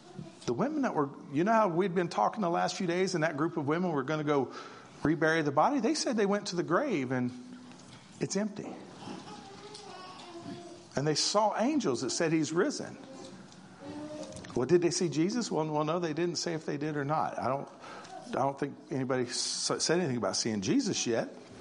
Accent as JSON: {"language": "English", "region": "Missouri", "country": "United States", "tie": "born there", "said": "I was born in Missouri and it's called the Show Me State."}